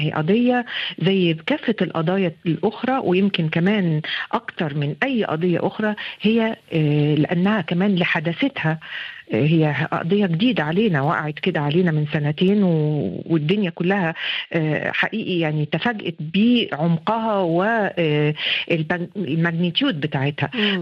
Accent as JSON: {"language": "Arabic", "country": "Egypt", "said": "الطبقات والخلفيات الاجتماعية والدينية اللي موجودة عندنا في مصر"}